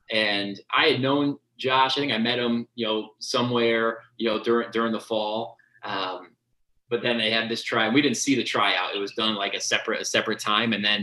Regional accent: Rochester, New York, United States; growing up in Rochester, you know, Syracuse, Georgetown, the Big East was a big pull

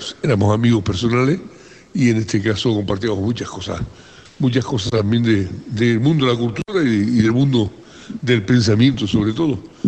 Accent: Canary Islands, Spain; No, no, no. Yo soy canario. Eso de majorero y esas cosas son cosas de barrio. Yo soy canario y punto

